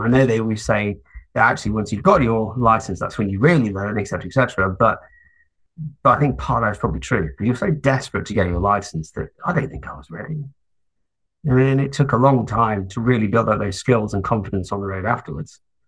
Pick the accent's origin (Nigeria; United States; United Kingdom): United Kingdom; Stoke-on-Trent, West Midlands; I grew up in Stoke-on-Trent